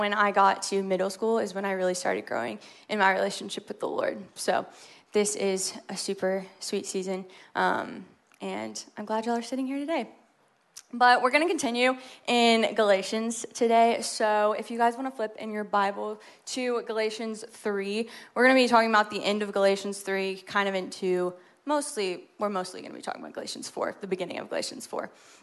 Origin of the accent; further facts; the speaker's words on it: Marietta, Georgia, United States; I'm not from South Carolina. I'm from Marietta, Georgia, which is basically Atlanta.